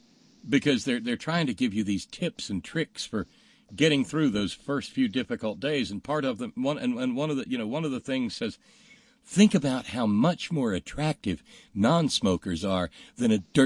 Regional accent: Alabama, United States; Well, because where I grew up in Alabama in that time was still a place that prided itself on its educational system

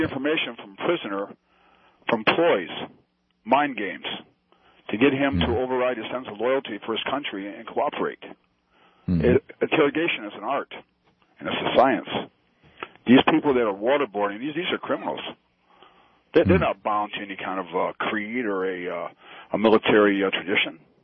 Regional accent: Michigan, United States; I grew up in Michigan myself.

